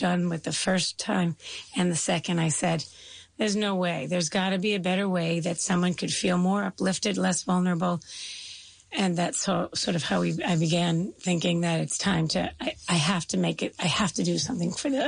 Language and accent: English; Connecticut, United States; now in Livingston, United States; So I live in New Jersey now, but I don't call New Jersey home necessarily. I grew up in Connecticut, so my family was sort of raised there.